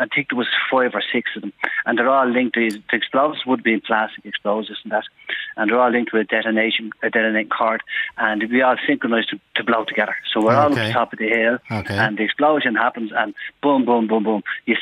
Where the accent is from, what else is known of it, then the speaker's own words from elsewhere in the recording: Ballyfermot, County Dublin, Ireland; I'm from Ballyfermot, but like yourself